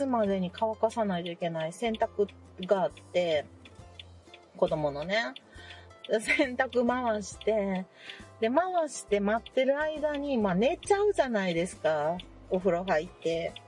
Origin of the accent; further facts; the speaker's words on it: Nara, Japan; 今はちょっと大阪の方までね、私奈良なんですけど行ってて